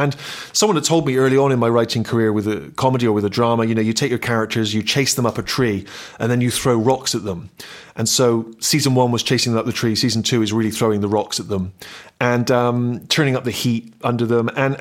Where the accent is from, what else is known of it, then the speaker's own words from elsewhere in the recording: Bristol, South West England, United Kingdom; In fact, I didn't even realize I had an accent until I went to university. I'd grown up in Bristol. Everyone spoke the same way.